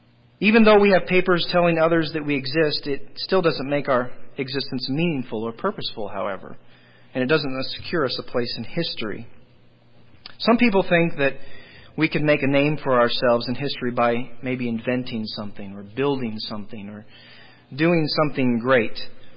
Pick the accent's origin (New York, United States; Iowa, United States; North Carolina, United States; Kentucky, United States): Iowa, United States; born there; You see, the state in which I was born in Iowa, and they issued me a birth certificate.